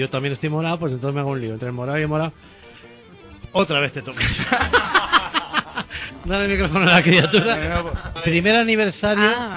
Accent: Spain; Yo que soy muy español

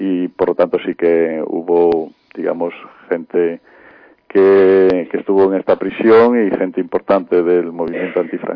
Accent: Santiago de Compostela, Galicia, Spain; born there; now in A Coruña, Spain; Si yo no me reivindico coruñés, porque yo nací en Santiago, pero bueno, vivo aquí en Coruña

